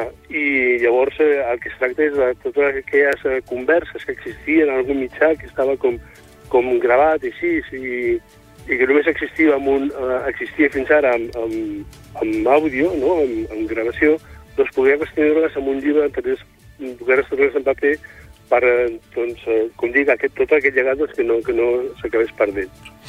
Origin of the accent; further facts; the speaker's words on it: Barcelona, Catalonia, Spain; born there; now in Palafrugell, Spain; Jo soc nascut a Barcelona i porto molt de temps visquent a Palafrugell